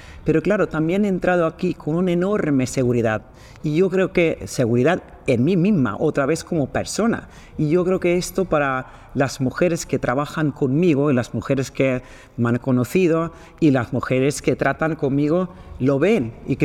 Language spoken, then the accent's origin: Spanish; Sweden; Spanish is a second language; Sí, soy sueca, 100%, pero latina de corazón.